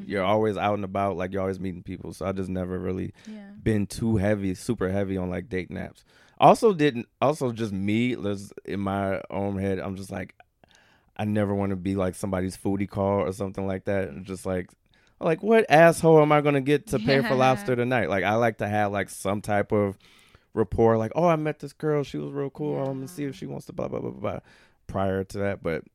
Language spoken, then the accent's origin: English; Midwest, United States; so I grew up in the Midwest, where like a salad to us growing up meant like, first of all, it's just like, yeah, lettuce, yeah.